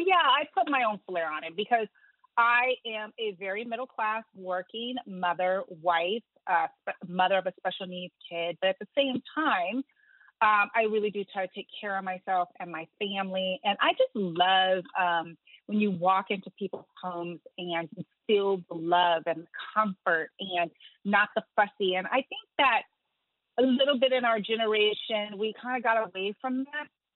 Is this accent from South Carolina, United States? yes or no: no; Los Angeles, California, United States; And then I'm LA, born and raised in Los Angeles.